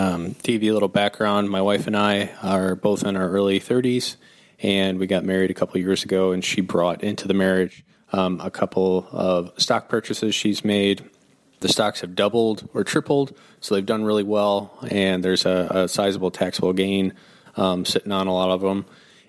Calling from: Chicago, Illinois, United States; I'm from Chicago. I've been listening for about 6 months

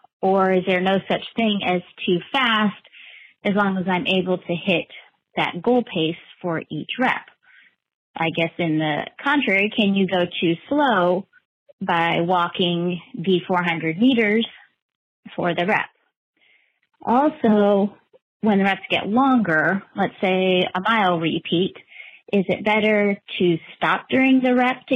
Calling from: Nashville, Tennessee, United States; I'm calling from Nashville.

